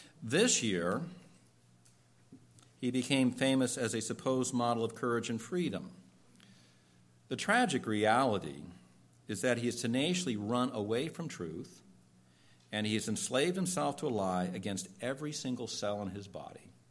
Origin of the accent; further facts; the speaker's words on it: California, United States; But Ronald Reagan, who's the governor of the state, my home state, California, made a good showing in 76.